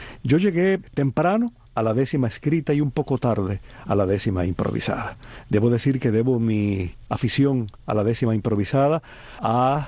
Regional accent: Oriente, Cuba; Aún siendo oriental y pasando muchos veranos en el campo

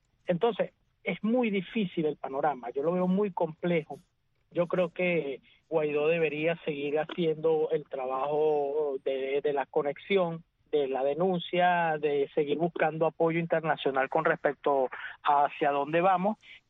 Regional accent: Barinas, Venezuela; Venezuela, en el caso de Barina, por ejemplo, de donde yo soy

